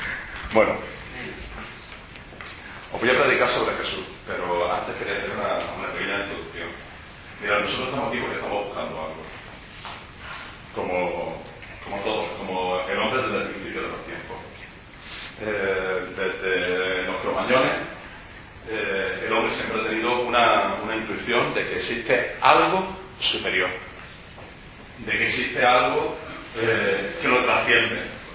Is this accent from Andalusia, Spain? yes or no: yes; Jaén, Andalusia, Spain; soy de Jaén, pero llevo ya 2 años viviendo aquí en Madrid, en Alcorcón.